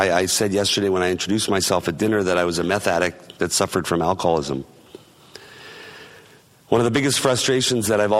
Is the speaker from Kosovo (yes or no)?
no; Winnipeg, Manitoba, Canada; And I'm from Winnipeg, Manitoba, Canada.